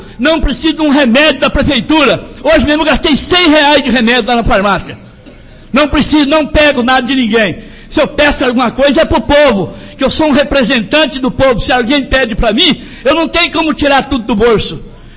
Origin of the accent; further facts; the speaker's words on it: Jataizinho, Paraná, Brazil; Eu nasci e me criei aqui em Jataizinho.